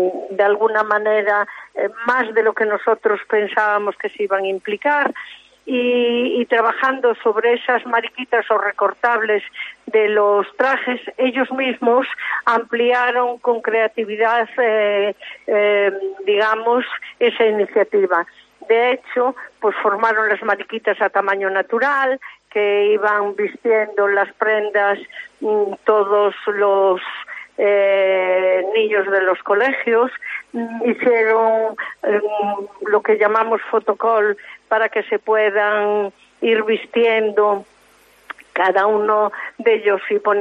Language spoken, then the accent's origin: Spanish; Galicia, Spain; somos gallegos y tenemos que estar muy orgullosas y orgullosos de sentirnos de Galicia, de sentirnos gallegos.